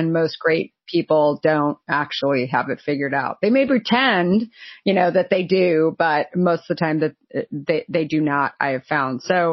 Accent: Arizona, United States; And he said, so I grew up in Arizona.

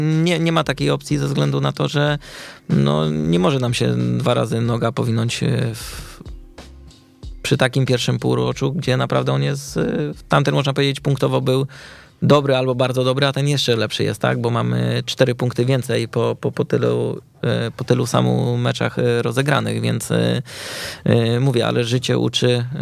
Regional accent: Warsaw, Masovian Voivodeship, Poland; Znaczy tak, no, jestem rodowitym warszawiakiem.

